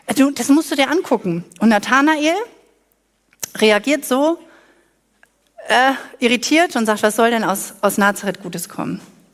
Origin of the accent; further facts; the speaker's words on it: Northern Germany, Germany; Weil ich bin ja Norddeutsche und ich weiß, ich verstehe den total.